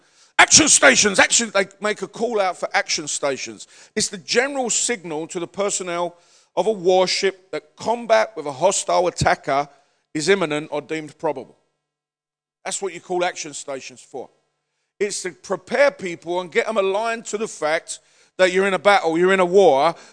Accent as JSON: {"language": "English", "country": "Nigeria", "first_language": "Yoruba", "second_language": "English", "said": "I'm from Nigeria, and my first language is Yoruba"}